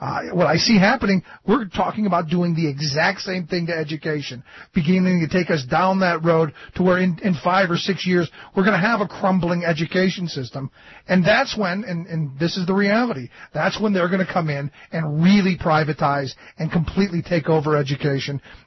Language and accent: English; Cleveland, Ohio, United States; I grew up in my school years were the 70s. I grew up in Cleveland, and in Cleveland we had busing, which was a really bad idea.